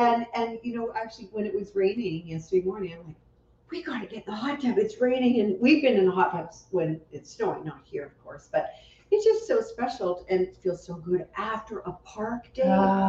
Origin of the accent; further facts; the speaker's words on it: Alberta, Canada; So I grew up in Alberta. I mean, we had 8 months of snow all year, right?